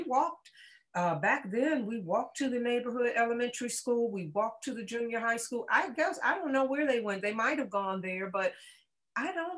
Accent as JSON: {"language": "English", "town": "Washington", "region": "District of Columbia", "country": "United States", "tie": "born or raised there", "said": "how blessed I was to be born and raised in DC."}